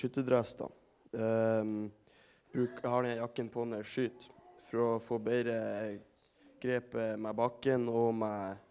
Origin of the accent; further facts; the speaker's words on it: Ørnes, Nordland, Norway; Jeg kommer fra Ørnes, 15 år. Går videregående I Glomfjord.